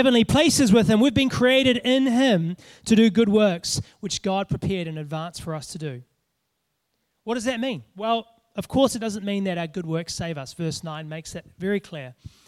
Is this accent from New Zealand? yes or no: yes; New Zealand; now in Australia; I know that AFL is like big over here, but I'm a Kiwi boy, so it's Union for me.